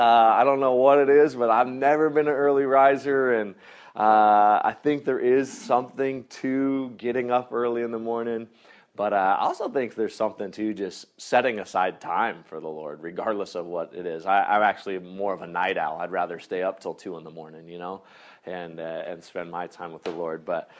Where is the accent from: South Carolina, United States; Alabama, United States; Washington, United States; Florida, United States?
Washington, United States; Seattle; go back home to my hometown in Seattle